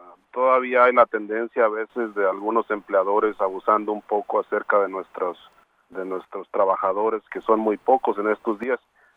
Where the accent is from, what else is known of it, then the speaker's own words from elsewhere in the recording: Michoacán, Mexico; moved away as an adult; now in United States; yo obviamente vengo de México, en el área en Michoacán, y llegué a los Estados Unidos a los 20 años, pero en el área de Los Ángeles, donde no había agricultura. Vengo de padres agrícolas y hermanos que trabajan en la agricultura en Michoacán.